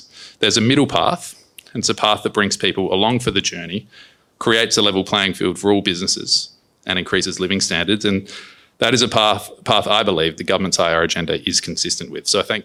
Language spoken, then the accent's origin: English; South Australia, Australia; Even my home state of South Australia recorded its lowest unemployment rate ever of just 3.2%.